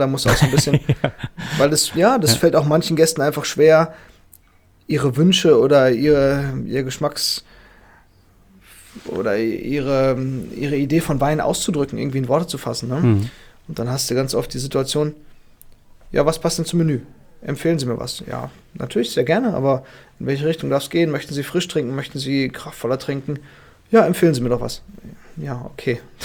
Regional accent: Dortmund, North Rhine-Westphalia, Germany; Ich bin in Dortmund und aufgewachsen.

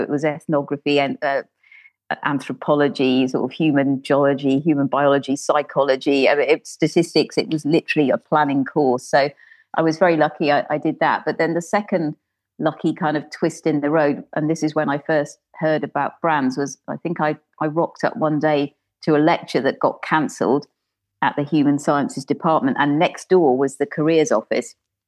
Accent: East of England, United Kingdom; Well, I grew up in rural Norfolk, which is, I don't know how much your listeners would know about this, the sort of bit that sticks out on the east coast of Great Britain.

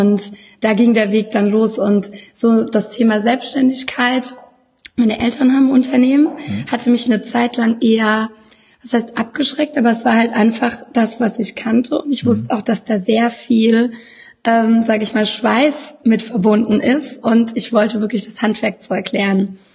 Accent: Baden-Württemberg, Germany; Und ich komme aus dem wunderschönen Baden, da wo die Sonne scheint. Und mich hat es aber so vor 8 Jahren nach Düsseldorf verschlagen

